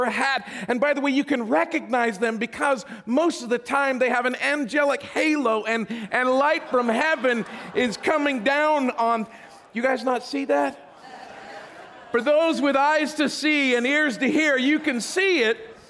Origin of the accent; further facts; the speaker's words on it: Idaho, United States; Growing up in Idaho, I was not geographically close to Dallas.